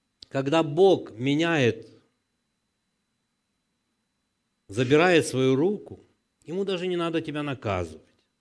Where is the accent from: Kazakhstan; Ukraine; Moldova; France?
Ukraine; Да, я с Украины. Я переживаю за украинский народ